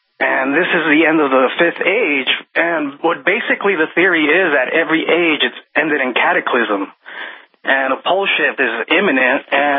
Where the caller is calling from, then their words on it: El Paso, Texas, United States; Hi, I'm calling from El Paso, Texas. I'm here, the epicenter of the drug war and Obama's Fast and Furious.